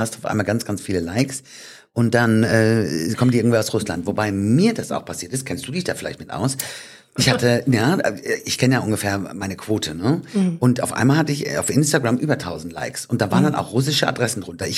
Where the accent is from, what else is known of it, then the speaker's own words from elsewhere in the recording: Hamm, North Rhine-Westphalia, Germany; Ist ja meine alte Heimat. Ich komme aus Hamm-Westfalen.